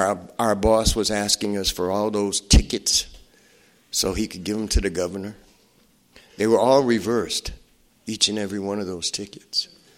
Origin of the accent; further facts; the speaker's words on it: Connecticut, United States; I'm from Connecticut. You don't call me boy.